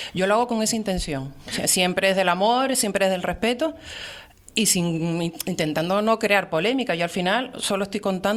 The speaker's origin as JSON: {"language": "Spanish", "region": "Canary Islands", "country": "Spain", "said": "Sí, soy tinerfeña. Soy tinerfeña y he estudiado toda la vida aquí en la isla, en Santa Cruz y posteriormente en La Laguna"}